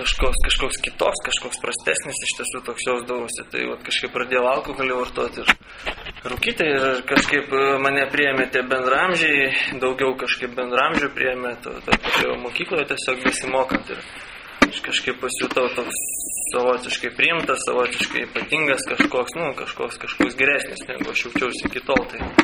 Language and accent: Lithuanian; Vilnius, Vilnius County, Lithuania; užaugau ir gimiau aš Vilniuje. Augau aš šeimoje, kur tokia ganėtinai nemaža, gal šeimoje šeši žmonės. Augau tiesiog kelių kambarių būtę.